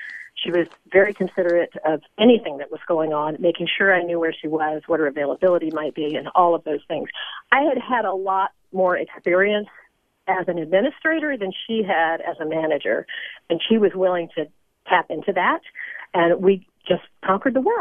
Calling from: Richmond, Virginia, United States; I'm calling from Richmond

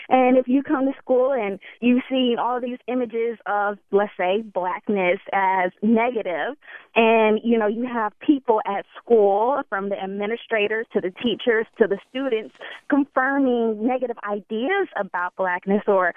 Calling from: Stanford, California, United States; I'm calling from Stanford

